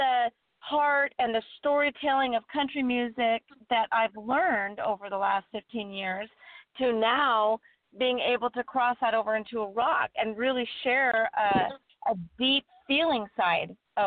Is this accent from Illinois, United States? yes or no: no; Seattle, Washington, United States; I'm from Seattle, Washington